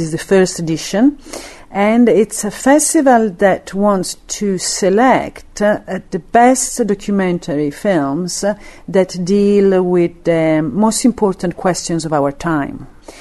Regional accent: Italy; now in United Kingdom; I'm from Italy but living in Britain.

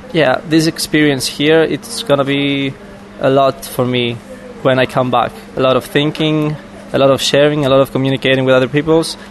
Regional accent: Thessaloniki, Central Macedonia, Greece; I'm 25 years old. I'm coming from Thessaloniki, Greece.

